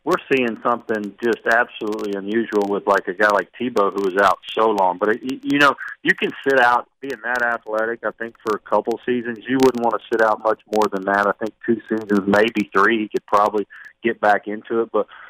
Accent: Louisiana, United States; I mean, I'm coming from Louisiana.

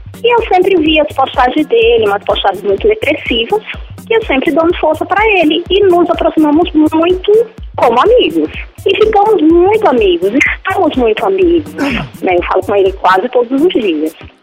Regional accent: Brasília, Federal District, Brazil; now in São Luís, Brazil; Eu sou brasiliense, né, e a nossa infância foi toda junto, todo mundo junto, era um setor, a gente morava num setor

